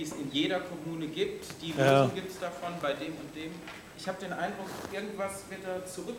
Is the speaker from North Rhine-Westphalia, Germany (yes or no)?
yes; North Rhine-Westphalia, Germany; Ich komme aus dem Ruhrgebiet.